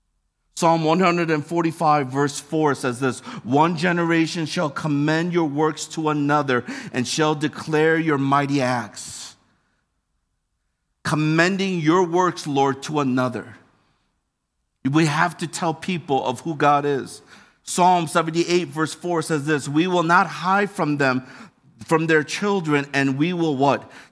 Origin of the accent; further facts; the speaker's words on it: Michigan, United States; now in Hong Kong; I'm from Michigan, and there are a lot of Michigan people. We hate Ohio State.